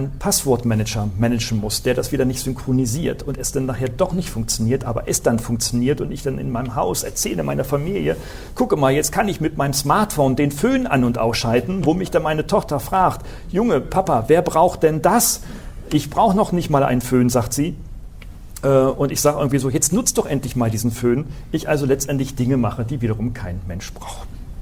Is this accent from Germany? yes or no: yes; Northern Germany, Germany; Ich bin ein Norddeutscher